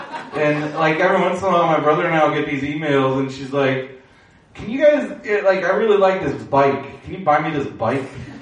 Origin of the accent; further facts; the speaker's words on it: San Diego, California, United States; I grew up in San Diego. I've lived in Southern California pretty much my entire life.